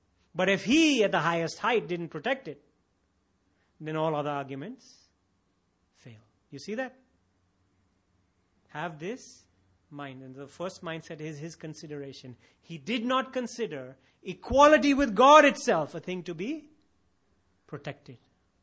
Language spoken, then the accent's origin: English; India; I'm an Indian. We are all Indians.